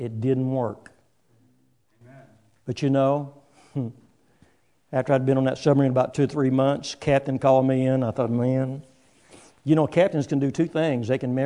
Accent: Texas, United States; Where are you from … ? I'm from Texas.

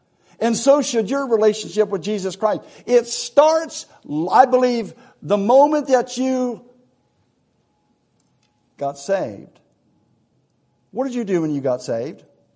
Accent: Ohio, United States; I'm from Ohio. I talk fast. You know what a Buckeye is, right?

